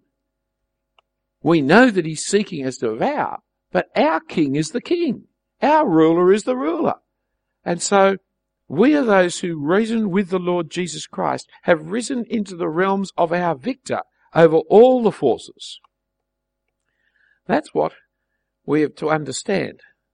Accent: Australia; Now, I'm an Australian and I've never seen a lion in real life, other than in a zoo.

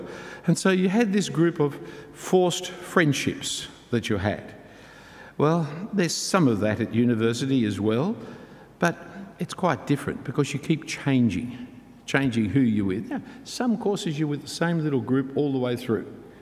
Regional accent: Australia; It's our university as Australian citizens.

